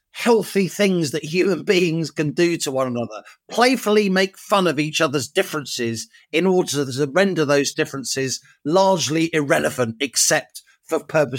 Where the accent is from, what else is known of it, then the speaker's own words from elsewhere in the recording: London, United Kingdom; us growing up in North London at the same time, growing up at the time of those Brixton riots, which really rocked working class communities across London in the early 80s.